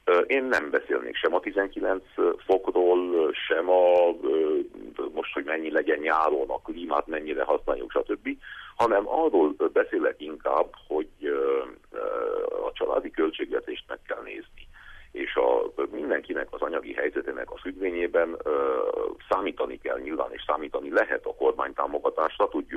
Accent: Transylvania, Romania; now in Brussels, Belgium; nekem otthon Erdélyben

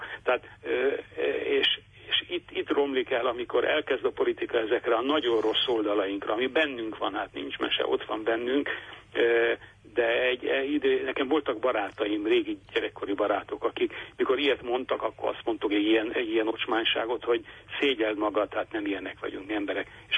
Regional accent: Kaposvár, Somogy, Hungary; én kisvárosi Kaposvárról származom

